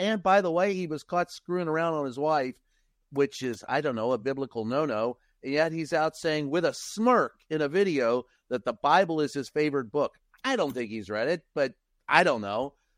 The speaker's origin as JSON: {"language": "English", "region": "the South", "country": "United States", "tie": "born or raised there", "said": "John, you and I grew up in the South."}